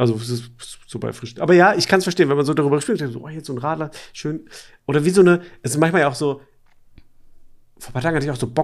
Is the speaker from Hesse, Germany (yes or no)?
yes; Offenbach, Hesse, Germany; Und dann sage ich, ja, ich bin aus Offenbach.